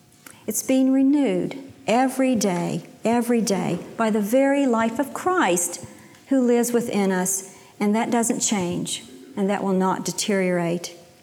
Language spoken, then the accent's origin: English; West Virginia, United States; moved away as an adult; And then I married Chip, and we moved away from West Virginia. We moved to Texas.